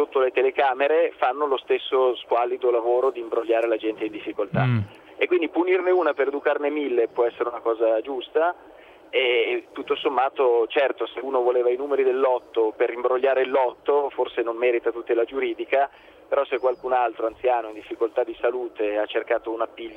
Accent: Milan, Lombardy, Italy; born there; accent: Ferrarese; anche se io ripeto sono nato a Milano e così, però insomma l'accento rimane, purtroppo è un imprinting che resta.

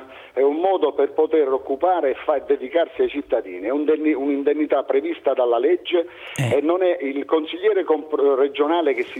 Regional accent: Torre de' Passeri, Abruzzo, Italy; io sono stato eletto sindaco del mio paese, Torre dei Passeri.

